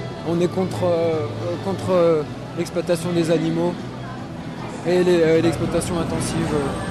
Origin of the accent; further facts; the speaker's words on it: Montpellier, Occitanie, France; On vient de Montpellier.